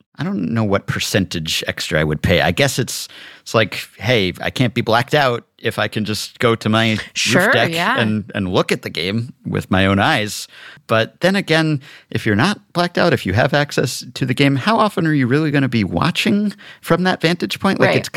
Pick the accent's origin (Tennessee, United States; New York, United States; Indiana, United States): New York, United States; And to me, as a New Yorker, now one way we actually are exceptional in New York is our rents.